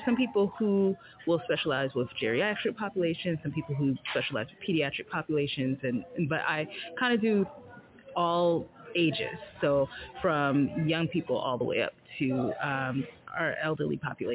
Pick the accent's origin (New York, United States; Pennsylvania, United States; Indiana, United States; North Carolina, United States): New York, United States; New York City; now in Weehawken, United States; I'm originally from the Bronx. I am now living in Weehawken, New Jersey.